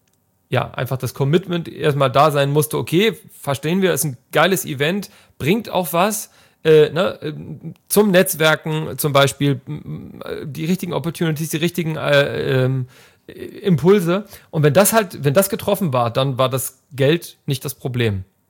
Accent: Hamburg, Germany; now in Leipzig, Germany; ich bin als Hamburger und als Wahl-Leipziger, gebürtiger Hamburger und Wahl-Leipziger

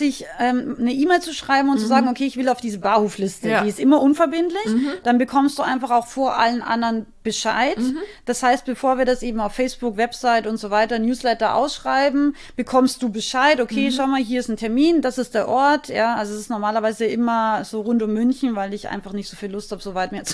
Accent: Austria; ich bin ja aus Österreich, ich bin ein relativ direkter Mensch.

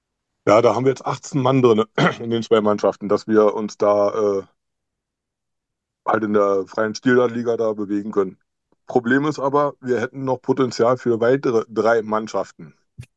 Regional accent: Mecklenburg-Vorpommern, Germany; Und ja, dann, wie gesagt, alles abgegrast, was zu machen war in Mecklenburg. Da die Rangliste mitgespielt, auch ohne Punkte und so weiter, ne? Weil da hast du ja als Mecklenburger

